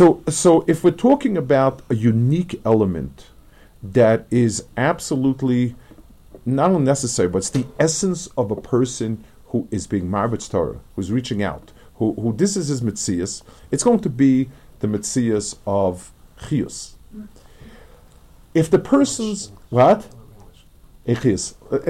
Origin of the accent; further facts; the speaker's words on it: New York City, New York, United States; But at any rate, I grew up on the Lower East Side, and there were tens and tens and tens of thousands of families.